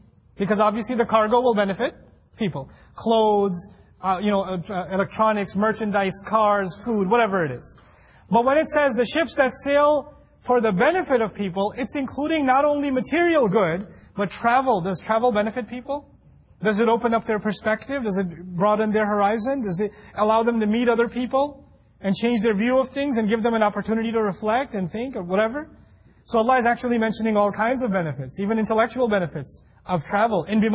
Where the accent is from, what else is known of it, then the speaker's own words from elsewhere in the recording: New York, United States; I'm from New York. I think this is nice weather, actually.